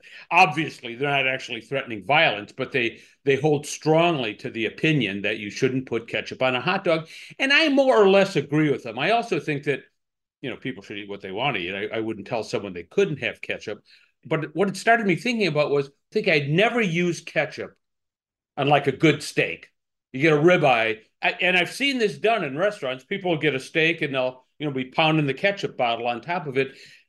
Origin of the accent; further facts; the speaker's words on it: Chicago, Illinois, United States; And I think there's identity involved here, identity as a Chicagoan.